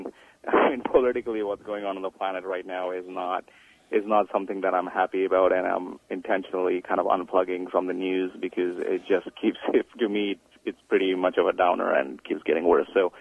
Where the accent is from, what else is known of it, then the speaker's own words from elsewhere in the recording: India; now in Canada; I grew up in India